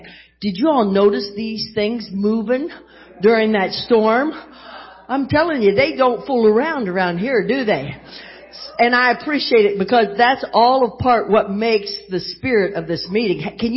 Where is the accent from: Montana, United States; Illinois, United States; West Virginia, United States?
West Virginia, United States; When I grew up in West Virginia, and I came from a very alcoholic family.